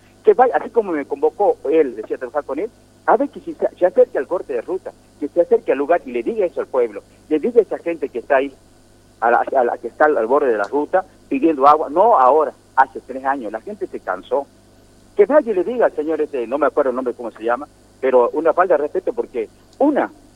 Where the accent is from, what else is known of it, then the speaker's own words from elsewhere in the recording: Pocito, San Juan, Argentina; yo soy de acá del norte. Yo no soy un extranjero, no soy un polaco, no soy un ruso, no soy un alemán. Soy de Pocito. Soy de Salvador Massa, tengo mi familia acá, me crecí.